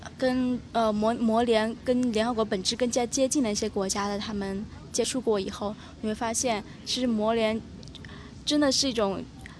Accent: Wenzhou, Zhejiang, China; 因为我是温州人，然后我就想因为我在大学在重庆嘛

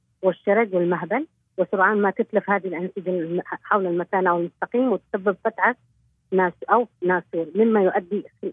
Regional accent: Yemen; إحنا عندنا في اليمن يعتبر نوع من الوصمة للمرأة

